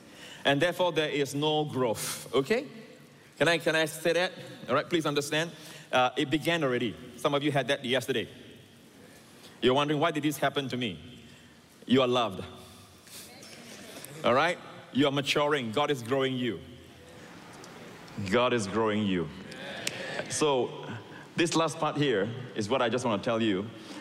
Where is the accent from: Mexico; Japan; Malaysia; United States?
Malaysia; also born or lived in Singapore; I have, as a young boy, you know, growing up in Malaysia. I was born in Singapore. I'm a Singapore citizen. But I thank God for Malaysia. That's my boyhood country.